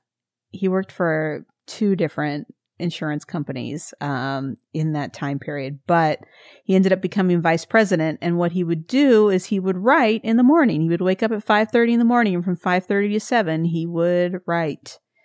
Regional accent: Missouri, United States; I mean, I'm from Missouri. You know, I don't have a lot to stand on. Like, I'm from another state that people probably don't know a lot about.

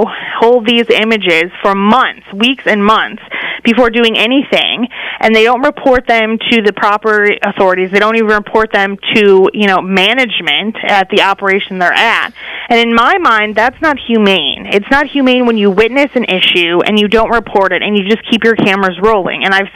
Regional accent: Wisconsin, United States; moved away as an adult; now in Washington, United States; I didn't grow up on a farm or ranch. I grew up in Wisconsin, but I came out here to D.C. for college

